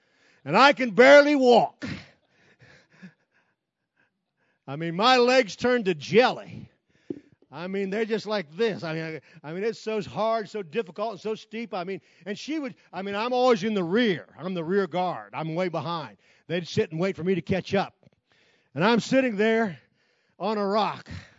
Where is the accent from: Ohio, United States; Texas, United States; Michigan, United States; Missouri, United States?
Ohio, United States; born there; moved away as an adult; I'm originally from Ohio. I didn't have any control of that. That's just where I was born. When I graduated high school and got smart, I went to Kentucky.